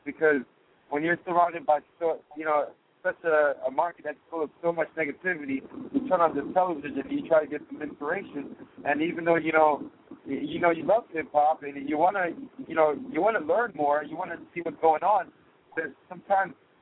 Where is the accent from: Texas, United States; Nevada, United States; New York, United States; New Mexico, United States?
New York, United States; Brooklyn; I'm Haitian. So I came from Brooklyn.